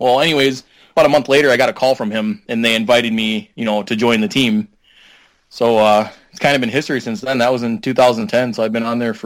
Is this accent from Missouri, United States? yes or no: no; Sussex, Wisconsin, United States; I'm from Sussex, Wisconsin.